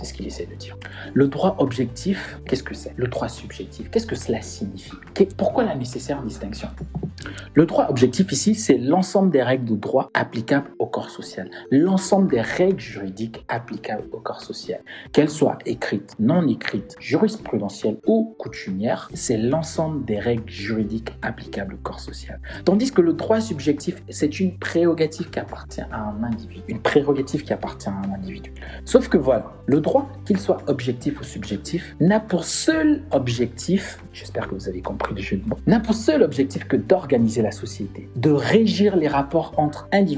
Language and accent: French; Gabon; Puisqu'on est gabonais, pour revenir sur cet exemple, on est gabonais.